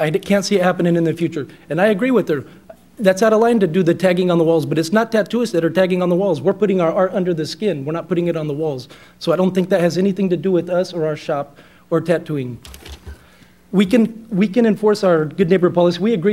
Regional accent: Mesa, Arizona, United States; now in France; I'm from Mesa, Arizona.

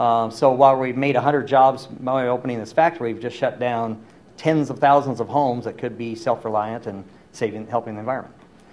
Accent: Mesa, Arizona, United States; I was born and raised in Mesa, longtime resident, as several people know, Alex and others. I'm also a small business owner here in Arizona, in Mesa.

